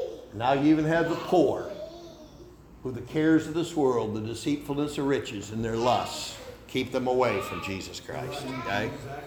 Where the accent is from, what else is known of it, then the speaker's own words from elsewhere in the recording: Machias, New York, United States; I came from Cattaraugus County. First thing they thought I was from down south because of my accent. Are you from down south? No, I'm from Machias, New York.